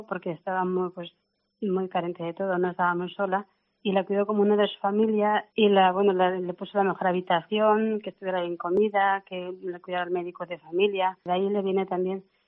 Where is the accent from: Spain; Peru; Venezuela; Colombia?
Peru; Yo soy del Perú, de una familia muy cristiana, mis padres pues nos han educado en la fe y toda la familia.